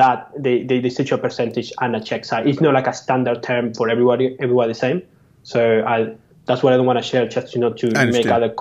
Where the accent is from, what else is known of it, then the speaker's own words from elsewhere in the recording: Argentina; we went to live in Southeast Asia a lot and some other countries in Europe. And I'm originally from Argentina